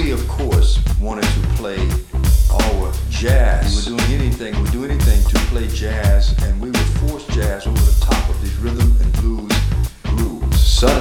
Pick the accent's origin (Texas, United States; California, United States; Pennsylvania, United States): Texas, United States; Houston; approximately 200 miles from my hometown of Houston, Texas.